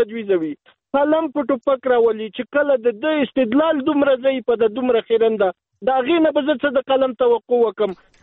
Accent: Afghanistan

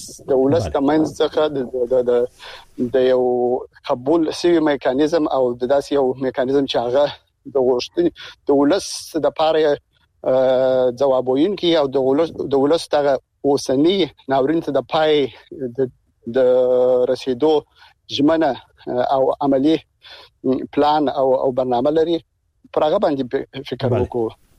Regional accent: Afghanistan

